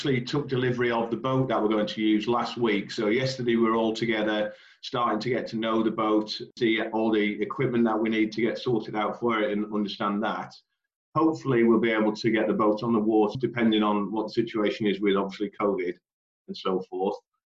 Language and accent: English; Telford, West Midlands, United Kingdom; We're the Wrekin rowers because we're all from the Wrekin district in Telford.